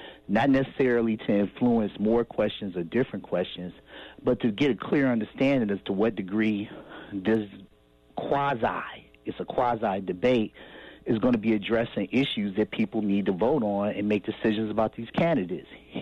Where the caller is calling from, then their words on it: Cleveland, Ohio, United States; I'm calling you from Cleveland, Ohio.